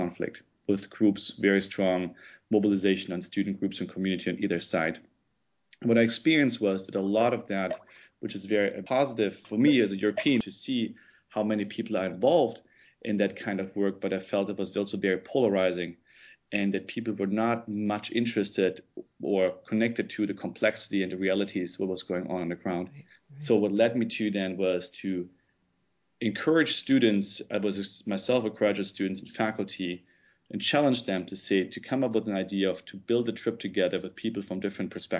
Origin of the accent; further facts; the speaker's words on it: Germany; I have to go back quite a little bit, is I grew up in Germany, was always very interested in international politics